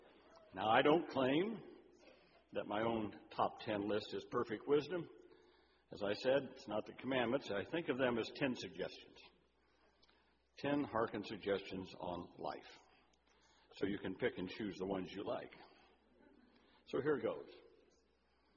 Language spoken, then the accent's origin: English; Cumming, Georgia, United States; Father John Ryan was the pastor at St. John's Church in my hometown of Cumming.